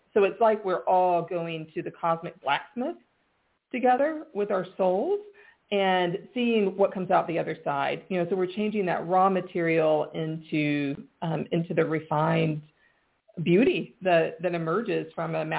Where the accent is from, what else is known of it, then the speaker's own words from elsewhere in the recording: United States; now in Ireland; I live in Ireland. My accent is not Irish. I am American.